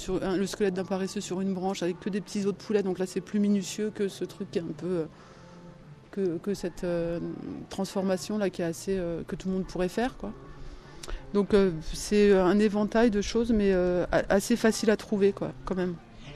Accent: Paris, Île-de-France, France; now in Sète, France; Et avant je venais de Paris. Et donc voilà, je me suis installée à Sète

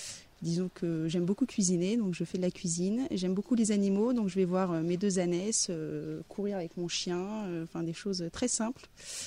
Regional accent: Paris, Île-de-France, France; je ne savais pas si en tant que parisienne, je serais acceptée dans la promotion 2015

